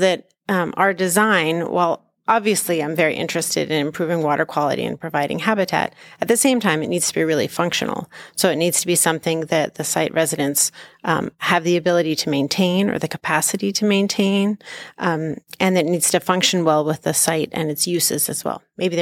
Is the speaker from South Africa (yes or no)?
no; North Carolina, United States; now in Minnesota, United States; I'm originally from North Carolina. I am not from Minnesota.